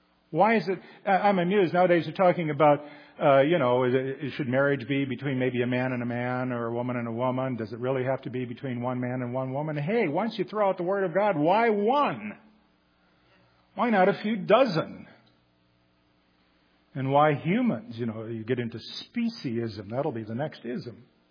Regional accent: Minnesota, United States; I'm from the Midwest, originally Minnesota, right across Wisconsin. We're kind of similar folk.

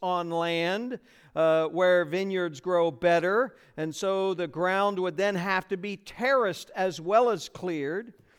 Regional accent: Ohio, United States; Now, I'm from Ohio.

